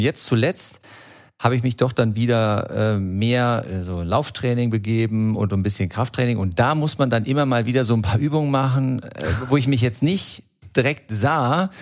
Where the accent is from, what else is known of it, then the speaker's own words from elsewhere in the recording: Gummersbach, North Rhine-Westphalia, Germany; ich bin in Gummersbach aufgewachsen